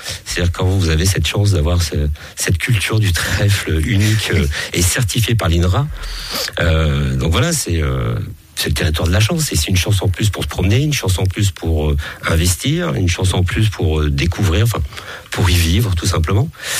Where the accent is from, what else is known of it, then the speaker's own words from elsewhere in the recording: Nevers, Bourgogne-Franche-Comté, France; parce que je suis originaire de Nevers.